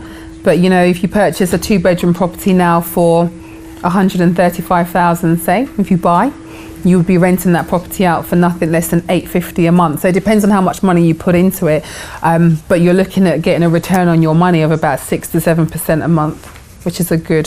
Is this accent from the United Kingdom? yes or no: yes; London, United Kingdom; now in Luton, United Kingdom; I'm from London. I'm born and bred in London